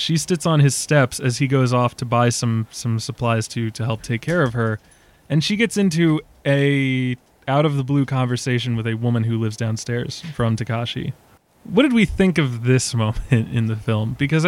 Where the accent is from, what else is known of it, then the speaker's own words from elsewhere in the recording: New York City, New York, United States; As an Irish New Yorker, I mean, I don't tell anyone shit.